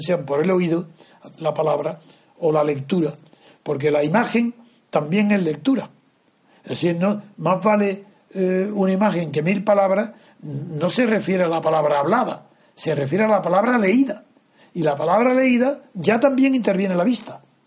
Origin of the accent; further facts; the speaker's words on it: Alhama, Andalusia, Spain; born there; also born or lived in Órgiva; Mi padre era de Órgiva, mi madre de Órgiva. Yo, pues, todos mis ascendientes son de Órgiva, de la Alpujarra, pero nací en Alhama.